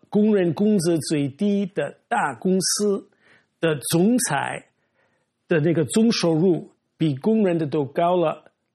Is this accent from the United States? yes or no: yes; New York, United States; 我是纽约商州，离学城很近的一个，可是肯定是北方铁锈地带。